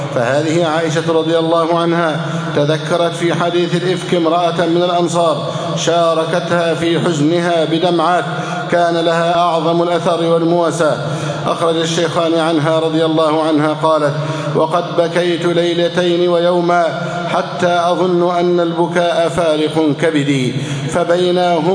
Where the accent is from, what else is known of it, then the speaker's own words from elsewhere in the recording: Egypt; اللهم اجعل بلدنا مصر أمناً أماناً، سخاءً رخاءً